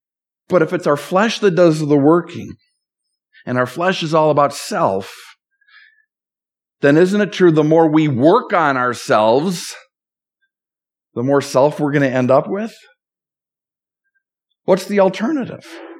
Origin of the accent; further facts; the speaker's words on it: Minnesota, United States; You know, growing up in Minnesota, in my backyard growing up, we had maple trees, we had apple trees.